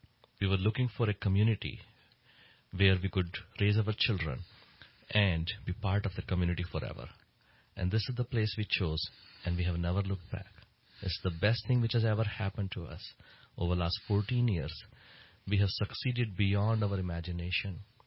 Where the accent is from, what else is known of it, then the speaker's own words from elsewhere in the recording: India; now in United States; I grew up in India, in a actually small town of India. And I grew up poor.